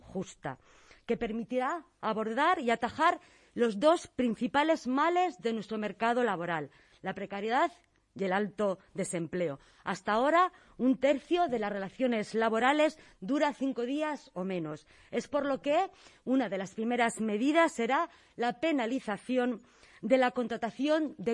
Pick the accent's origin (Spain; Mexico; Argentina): Spain; nos debemos de sentir orgullosos como españoles, orgullosos de país